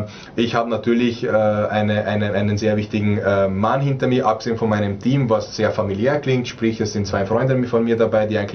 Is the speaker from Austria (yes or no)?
yes; Austria; als Österreicher, als österreichischer Nationalteamspieler